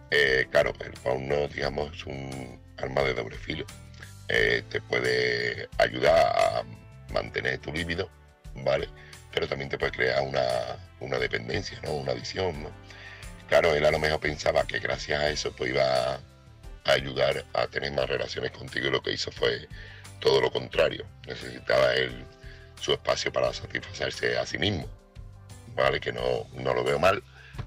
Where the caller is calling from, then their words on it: Seville, Andalusia, Spain; corresponsal de Sevilla